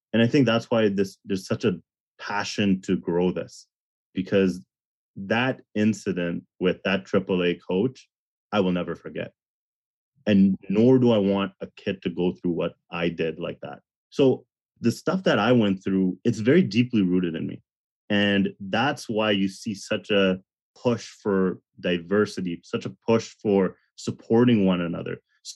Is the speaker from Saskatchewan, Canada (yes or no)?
no; Edmonton, Alberta, Canada; Obviously, I'm from Edmonton. I'm an Edmonton Oilers fan.